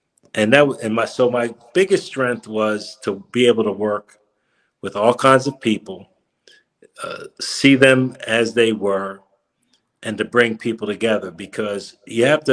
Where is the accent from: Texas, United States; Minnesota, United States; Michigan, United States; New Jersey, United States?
New Jersey, United States; Trenton; blessed to be born and raised in Trenton … who came up here from Charleston, have wonderful sister, my only sibling